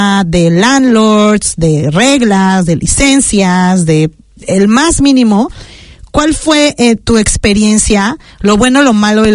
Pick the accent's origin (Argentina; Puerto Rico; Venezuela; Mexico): Mexico; los que venimos de México